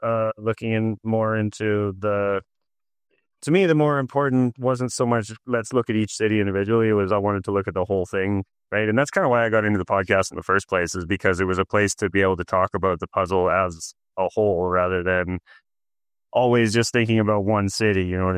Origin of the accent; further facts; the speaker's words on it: Canada; my being Canadian really had nothing to do with the fact that I was looking into Montreal.